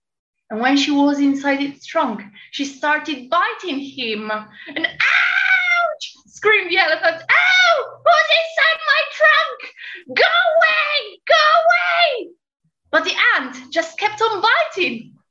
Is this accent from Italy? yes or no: yes; Italy; English is a second language; I'm from Italy.